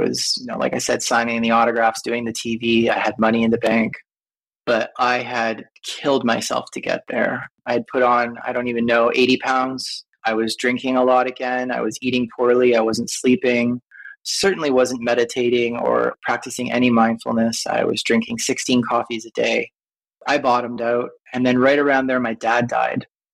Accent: Toronto, Ontario, Canada; now in Philadelphia, United States; I am Canadian, originally from Toronto. I live in Philadelphia now

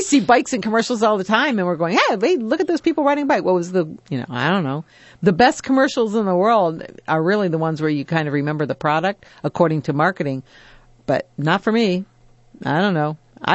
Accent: Cincinnati, Ohio, United States; Yeah, how's my hometown?

